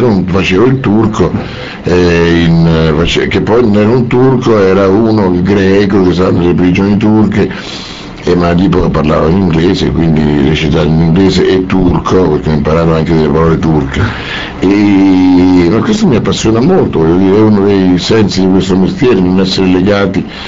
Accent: Rome, Lazio, Italy; Io sono nato a Roma, ho vissuto a Roma, però mia mamma era di romagnola, mio papà era di Civita Castellana, diciamo Alto Lazio, e nessuno di loro parlava vernacolo

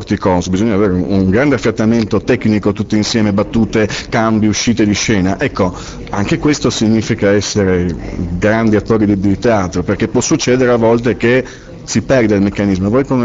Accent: Trieste, Friuli-Venezia Giulia, Italy; naturalmente da triestino puro sangue ti ringrazio

